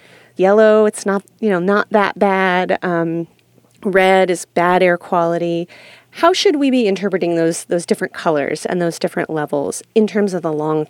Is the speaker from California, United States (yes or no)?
yes; California, United States; It's not happy news to think that being a Californian is potentially going to impact me later in my life.